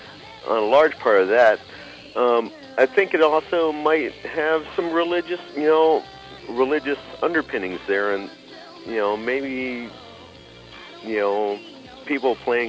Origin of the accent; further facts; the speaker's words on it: Marquette, Michigan, United States; Yes, Kevin … I'm from Marquette, Michigan.